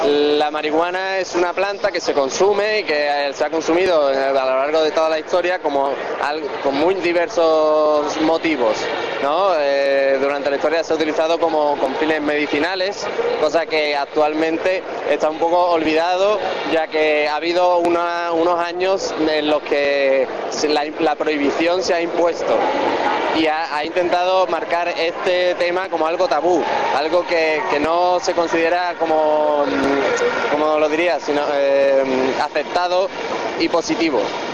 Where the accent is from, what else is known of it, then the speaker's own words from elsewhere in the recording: Seville, Andalusia, Spain; De Sevilla.